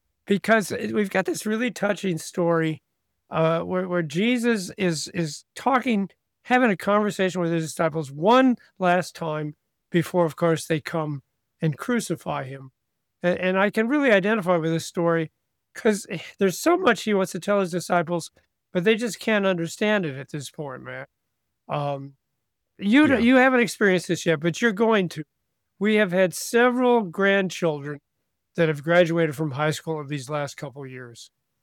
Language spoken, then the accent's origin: English; New Athens, Illinois, United States; you'll see us walking hand in hand in New Athens, my hometown, or we're up in Belleville, Fairview Heights, all over St. Louis.